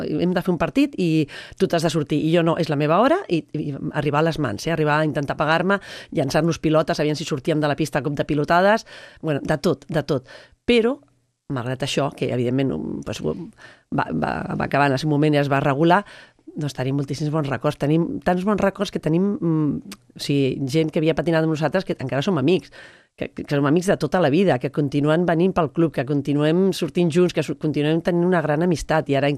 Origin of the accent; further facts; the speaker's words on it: Sant Cugat del Vallès, Catalonia, Spain; els que sí que som de Sant Cugat de tota la vida